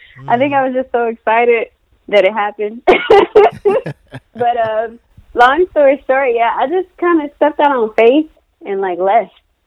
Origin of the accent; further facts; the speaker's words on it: the South, United States; now in Los Angeles, United States; So, originally, I grew up in the South, and I actually moved to L.A.